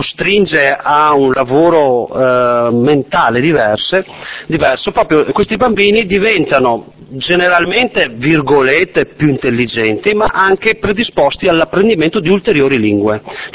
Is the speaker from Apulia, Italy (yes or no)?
no; Veneto, Italy; noi siamo disponibili anche come Veneti, Veneto è una regione di alta immigrazione